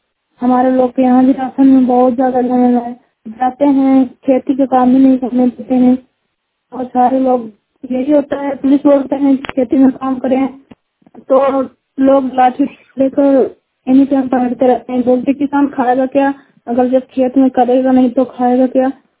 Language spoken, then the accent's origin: Hindi; Allahabad, Uttar Pradesh, India; इलाहाबाद की रहने वाली हूँ।